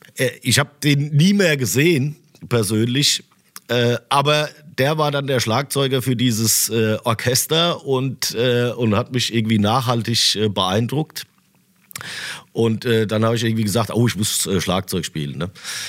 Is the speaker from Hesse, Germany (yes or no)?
yes; Fischbachtal, Hesse, Germany; also born or lived in Darmstadt; Also jetzt wohne ich in Darmstadt, aber früher halt im Odenwald, in so einem kleinen Dorf, Fischbachtal heißt das. Ja, da ist viel Wald und wenig Autobahn.